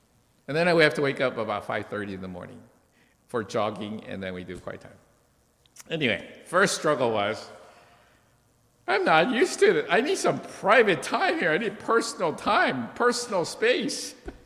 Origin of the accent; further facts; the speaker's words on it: United States; And this is especially not easy for Americans, because we grew up in America seeking justice.